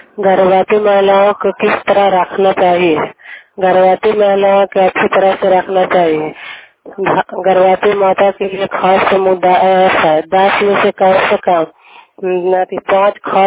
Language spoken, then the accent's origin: Hindi; Nalanda, Bihar, India; मैं पुणे के रहने वाली हूँ, थाना हिल से, जिला नालंदा, प्रखंड कांगड़पुरा।